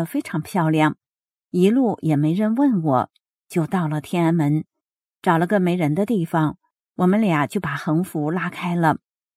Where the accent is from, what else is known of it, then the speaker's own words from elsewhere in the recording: China; 我说，我是中国人。他说，你不能这么说话呀。我说，我咋说话？他说，你说你当地是哪儿的？我说，我就是中国的。